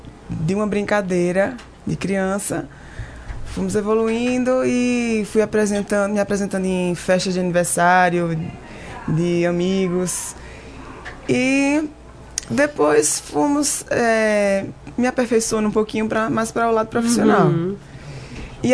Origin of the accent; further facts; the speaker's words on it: Caruaru, Pernambuco, Brazil; also born or lived in Recife; uma honra poder chegar lá e dizer, sou de Caruaru. Porque assim, eu nasci em Recife, mas eu sempre vivi